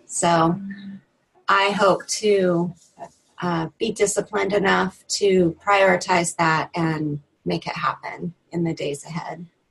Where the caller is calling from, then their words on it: Sandpoint, Idaho, United States; I'm here from Sandpoint, Idaho.